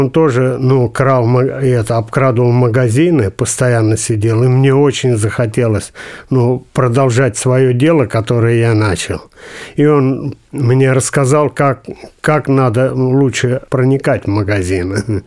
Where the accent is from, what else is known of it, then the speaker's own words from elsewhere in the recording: Tula Oblast, Russia; Я родился в Тверской губернии, как сейчас она называется. Раньше она была Калининская. И когда мне было 3 года, родители привезли меня в Тульскую область, и я там рос 3 года, с 3 лет и до возраста 16.